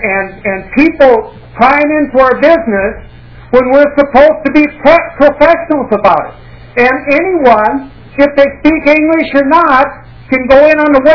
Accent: Minnesota, United States; I'm from Todd County, Minnesota.

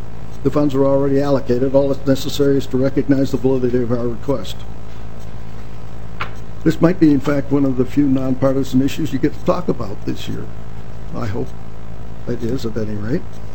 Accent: Dawson, Minnesota, United States; I grew up in Dawson, Minnesota, if any of you remember where Dawson is.

